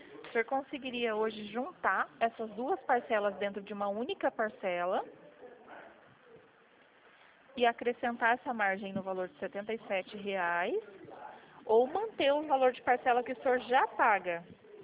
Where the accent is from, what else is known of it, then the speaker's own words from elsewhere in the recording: Paranaguá, Paraná, Brazil; also born or lived in Ariquemes; eu fui nascida em Ariquemes, Rondônia. Fui criada em Paranaguá, no Paraná. E hoje já faz 22 anos que eu moro aqui no estado de São Paulo.